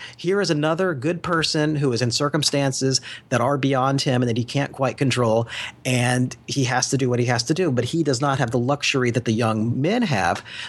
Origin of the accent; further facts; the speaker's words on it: Kansas, United States; I'm a kid from Kansas who somehow got into this.